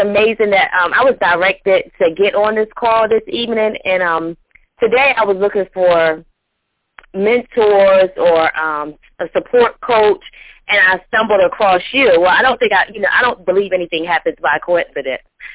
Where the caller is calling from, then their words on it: North Carolina, United States; I'm actually calling from North Carolina.